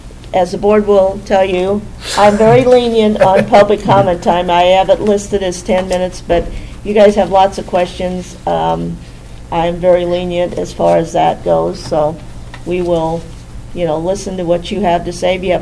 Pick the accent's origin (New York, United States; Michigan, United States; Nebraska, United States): Nebraska, United States; Hastings; I'm from Hastings, and I right now I'm the Chairman of the board.